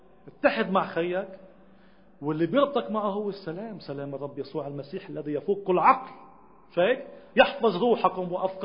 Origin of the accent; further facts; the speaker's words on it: Lebanon; يمكن نحن أخذنا شيء مرا الحرب كشعب لبناني، خلينا نحكي علينا كلبنانيين